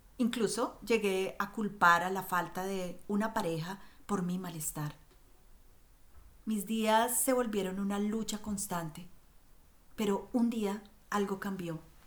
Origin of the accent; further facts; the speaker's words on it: Colombia; Soy colombiana, el primer eslabón de una familia de cuatro hermanos, una guerrera de la generación X